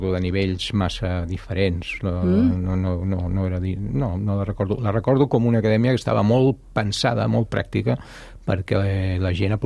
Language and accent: Catalan; Sant Just Desvern, Catalonia, Spain; born there; jo vaig néixer a casa a Sant Just.